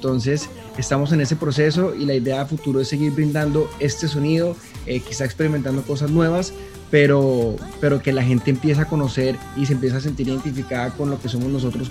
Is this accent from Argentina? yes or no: no; Colombia; así como los colombianos hemos acogido muy bien la música mexicana